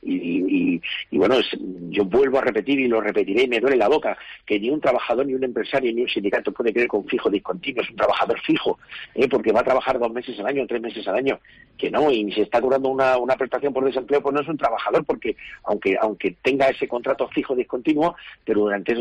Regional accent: Valdepeñas, Castilla-La Mancha, Spain; hay muchísimos sitios en mi pueblo, en Valdepeñas, en Ciudad Real, en toda la provincia, en todos los pueblos

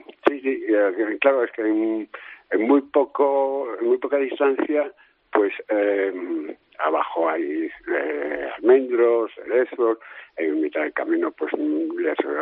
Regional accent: Galicia, Spain; yo es que además vengo de Galicia

